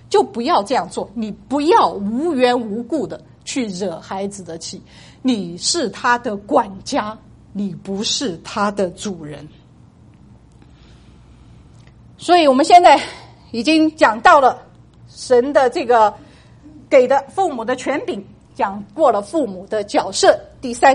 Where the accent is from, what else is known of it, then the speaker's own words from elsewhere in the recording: China; 所以我们中国父母做得这么辛苦却不受他们的尊重，为什么呢？因为我们中国人喜欢孩子之间比较